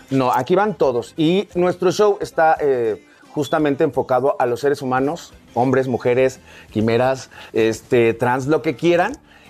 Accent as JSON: {"language": "Spanish", "country": "Mexico", "said": "Yo soy orgullosamente mexicano"}